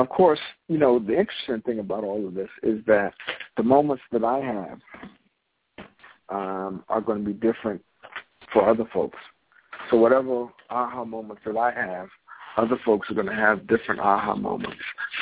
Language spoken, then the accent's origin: English; New York, United States; Highland Park, the New Yorkers rented a bus. So we were on a bus. We came from New York